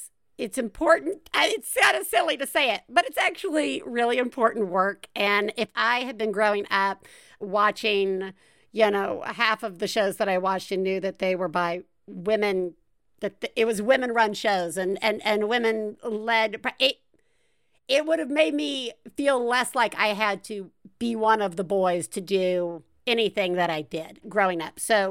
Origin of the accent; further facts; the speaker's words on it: Deep South, United States; And I grew up in the Deep South.